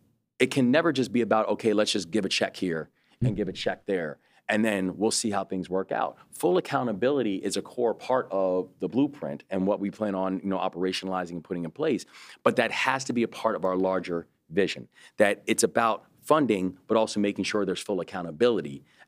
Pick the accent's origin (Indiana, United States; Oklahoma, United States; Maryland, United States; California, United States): Maryland, United States; Baltimore; It's not because, I'm Baltimore and I'm a, you know, rep from my hometown.